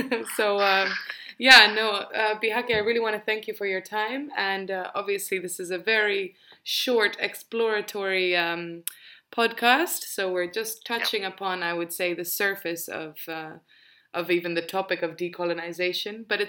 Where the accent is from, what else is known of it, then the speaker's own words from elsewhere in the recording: Tanzania; also because I grew up in Tanzania